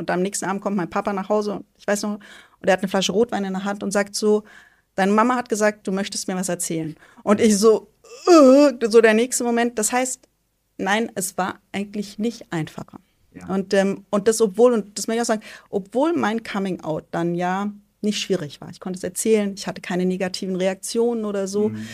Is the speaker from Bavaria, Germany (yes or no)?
no; Tübingen, Baden-Württemberg, Germany; Ich bin ja in Tübingen groß geworden